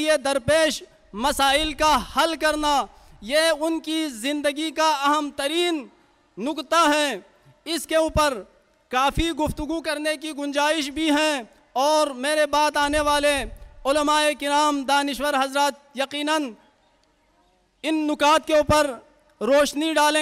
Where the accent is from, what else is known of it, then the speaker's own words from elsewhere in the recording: Gilgit-Baltistan, Pakistan; میرا تعلق گلگت بلتستان سے ہے،